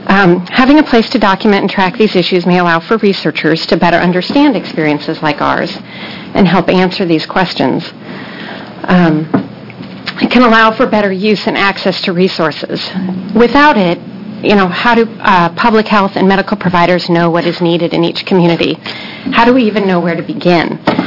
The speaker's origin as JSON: {"language": "English", "town": "Portland", "region": "Oregon", "country": "United States", "said": "I'm from Northeast Portland."}